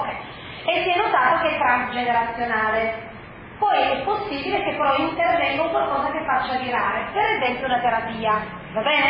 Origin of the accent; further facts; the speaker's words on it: Piedmont, Italy; Io sono piemontese dopo da 7 generazioni, e invece tutti mi dicono che è molto invece, perché la madre era siciliana, con 3 figli in un palazzo tutto di siciliani.